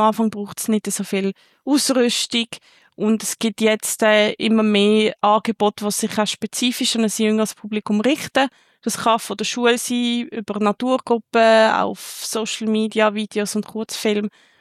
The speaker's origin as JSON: {"language": "German", "country": "Switzerland", "said": "Bei uns in der Schweiz oder auch international, da gibt es noch sehr viele Fragen zu beantworten."}